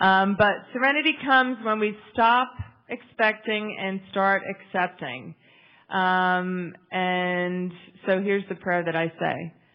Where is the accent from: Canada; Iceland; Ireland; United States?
Ireland; I think it's just because I'm Irish.